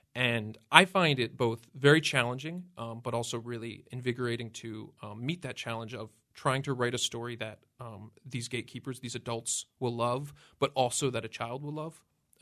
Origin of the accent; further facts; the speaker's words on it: Vancouver, British Columbia, Canada; yeah, I grew up in Vancouver